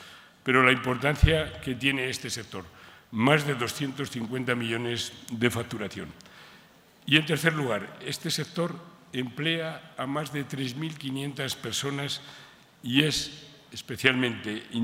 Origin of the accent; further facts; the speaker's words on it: Villoslada de Cameros, La Rioja, Spain; tenemos aquí al lado el Parque Natural Sierra de Cebollera, de donde soy yo